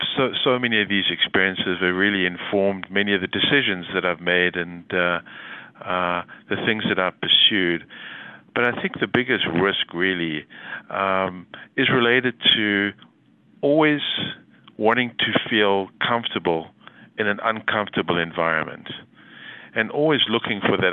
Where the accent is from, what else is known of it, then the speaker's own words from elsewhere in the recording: South Africa; accent: South African; moved away as an adult; now in United States; As you may well recognize from my accent, I'm from South Africa and arrived in this country 30-odd years ago and left South Africa during apartheid and had just finished my medical school training and my family practice training in South Africa